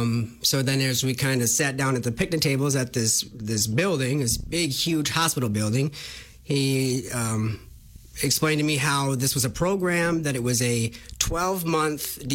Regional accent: Green Bay, Wisconsin, United States; also born or lived in Racine, United States; Well, I was born in Racine, and I grew up in Green Bay, and been battling addiction since I was 13 years old. I thought that moving out here to Richland Center would change everything.

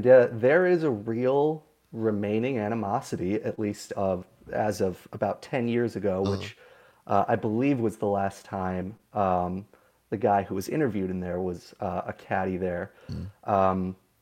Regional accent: Wilmette, Illinois, United States; I'm from Wilmette, Illinois, on Chicago's North Side.

